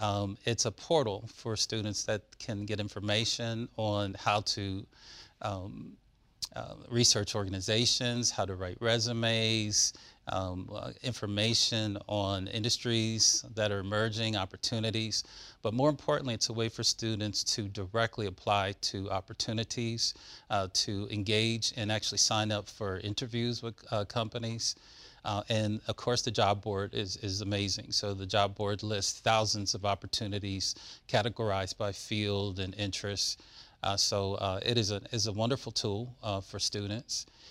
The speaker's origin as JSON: {"language": "English", "town": "Princeton", "region": "New Jersey", "country": "United States", "tie": "born or raised there", "said": "It was interesting. I grew up in a section of Princeton that was referred to as the Witherspoon Corridor, or Black Princeton."}